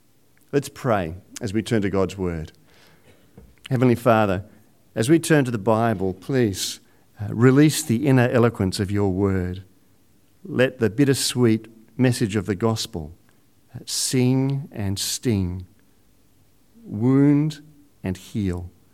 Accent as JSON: {"language": "English", "town": "Sandringham", "region": "Victoria", "country": "Australia", "tie": "born or raised there", "said": "Catherine, my wife, and I grew up in the Bayside area in Sandringham"}